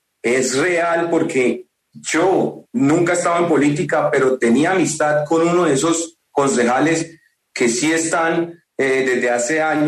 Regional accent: Colombia; me vieron por mi indignación como colombiano

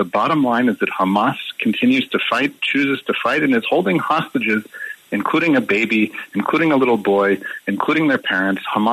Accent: Tel Aviv, Tel Aviv District, Israel; I'm from Tel Aviv.

